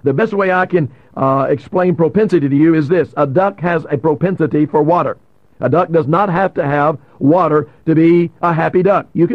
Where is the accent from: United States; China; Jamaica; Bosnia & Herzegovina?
United States; Louisiana; I was raised up in North Louisiana, and so we would sweep up pine straw and make rooms